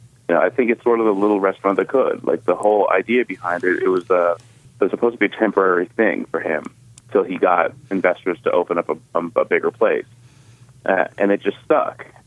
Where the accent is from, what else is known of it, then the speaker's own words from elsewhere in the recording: New York, United States; Hey, I'm from New York where there's house and street